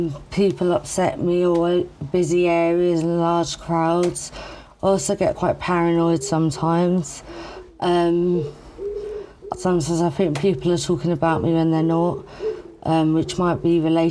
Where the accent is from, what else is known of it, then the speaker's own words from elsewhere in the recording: Rotherfield, South East England, United Kingdom; also born or lived in Crowborough; So I originally grew up in Crowbeck, East Sussex, and then I moved to a little village called Rotherfield when I was a bit older, when I was about 9. And I basically grew up there, and I lived right in the countryside